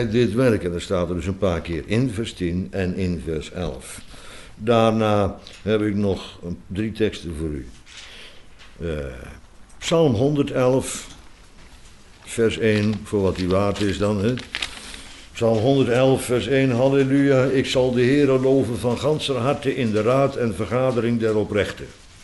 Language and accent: Dutch; Bodegraven, South Holland, Netherlands; En ik kom uit Bodegraven, dus wij willen overal kaas van maken.